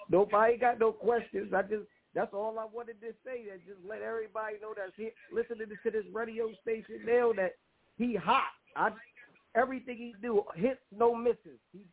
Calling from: Wilmington, North Carolina, United States; I'm calling from Wilmington.

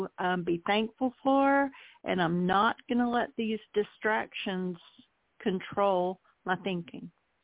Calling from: Oklahoma, United States; Hi, Angela Joy. … from Oklahoma.

